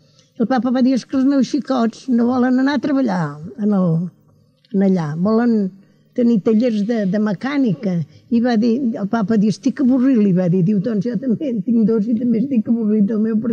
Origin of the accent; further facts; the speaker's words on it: Catalonia, Spain; Jo sóc catalana i m'agradaria que això no es perdés